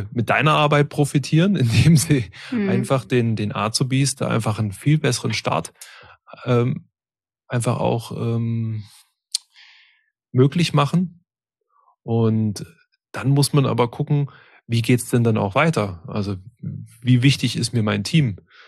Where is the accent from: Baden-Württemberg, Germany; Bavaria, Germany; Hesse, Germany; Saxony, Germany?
Baden-Württemberg, Germany; born there; ich komm selber auch aus dem Stuttgarter Raum gebürtig